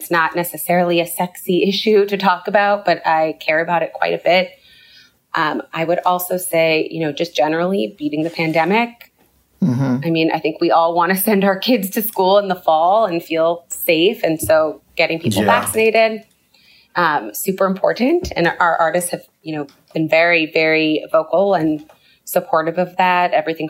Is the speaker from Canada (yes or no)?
yes; Canada; also born or lived in United States; I grew up in Canada. I lived in the U.S. for 10 years.